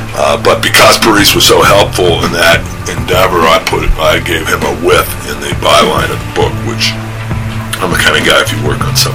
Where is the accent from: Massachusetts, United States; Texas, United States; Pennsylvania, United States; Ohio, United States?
Ohio, United States; I'm from Ohio. I grew up right near him.